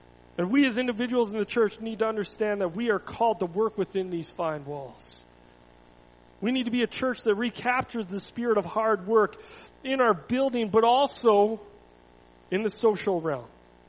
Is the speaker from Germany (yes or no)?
no; Canada; We're Canadian and we have small differences in our culture.